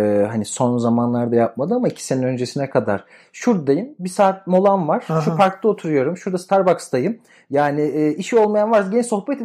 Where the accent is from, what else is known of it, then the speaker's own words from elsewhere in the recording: Ankara, Turkey; Nasıl ben de Ankaralıyım yani.